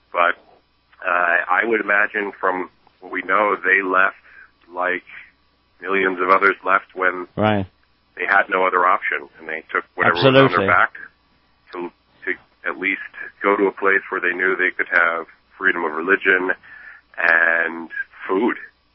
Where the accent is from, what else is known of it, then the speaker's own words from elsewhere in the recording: Wall Township, New Jersey, United States; I grew up in Wall Township, which borders a little bit inland, but it borders Manasquan and Seeger.